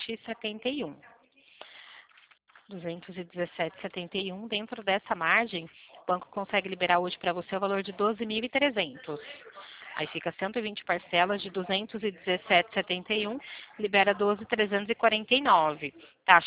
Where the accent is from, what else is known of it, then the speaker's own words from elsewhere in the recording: Limeira, São Paulo, Brazil; Não, eu sou daqui de Limeira, né? Interior de São Paulo.